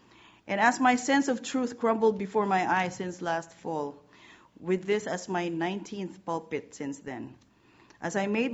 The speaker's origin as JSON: {"language": "English", "country": "Philippines", "said": "So I come from the Philippines, where you can find the only UU congregations outside the United States, all 28 of them."}